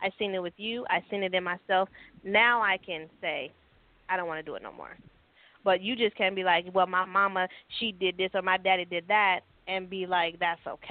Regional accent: Puerto Rico; I'm from Puerto Rico. They don't. I told y'all yesterday I'm from Puerto Rico. They don't claim us as Americans, so I'm from Puerto Rico.

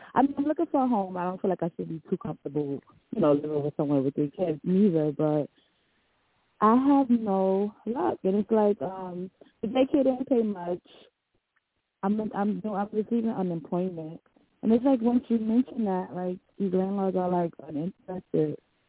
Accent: Brooklyn, New York, United States; now in Pennsylvania, United States; I was in from New York, Brooklyn, and I was in abusive.

